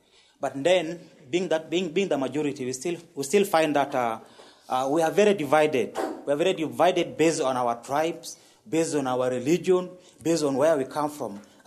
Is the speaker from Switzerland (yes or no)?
no; South Sudan; I come from South Sudan.